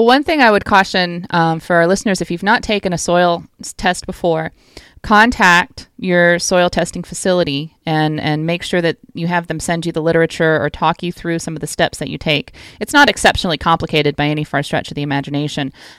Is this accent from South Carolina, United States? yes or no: no; Virginia, United States; I'll take my home state, Virginia.